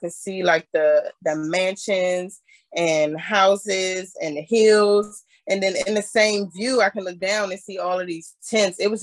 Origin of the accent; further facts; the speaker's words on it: Maryland, United States; also born or lived in Washington, D.C.; I grew up in Maryland, but I went to high school in DC for 10th, 11th, and 12th grade.